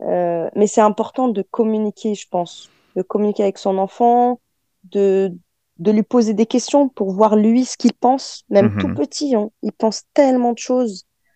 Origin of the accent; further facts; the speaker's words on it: Morocco; quand moi je suis arrivée du Maroc, c'était plus facile pour moi de pas rentrer dans le moule